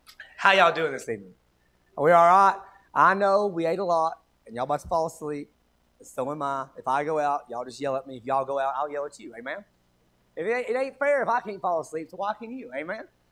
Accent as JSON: {"language": "English", "region": "Tennessee", "country": "United States", "said": "I told y'all we're from God's country, East Tennessee, and y'all said, amen, preacher, that's God's country. I know it's what y'all said, but that's where we're from"}